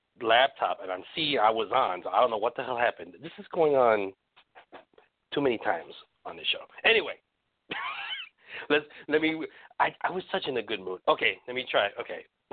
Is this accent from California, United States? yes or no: no; New York, United States; Considering I'm a New Yorker, we usually are negative, negative, negative.